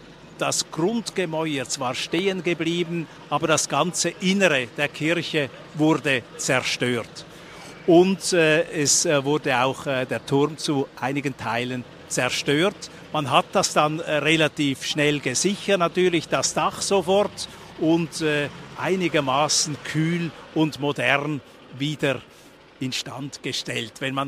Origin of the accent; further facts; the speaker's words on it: Switzerland; Und wir dürfen sagen, als Schweizer, auch für uns Schweizer, spielt dieser Dom emotional eine gewisse Rolle